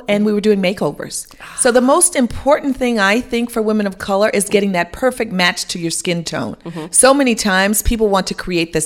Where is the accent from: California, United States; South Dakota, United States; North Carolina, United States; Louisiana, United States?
Louisiana, United States; New Orleans; now in Chicago, United States; I am from New Orleans, mm-hmm. So I'm from Louisiana, yeah. And I now live in Chicago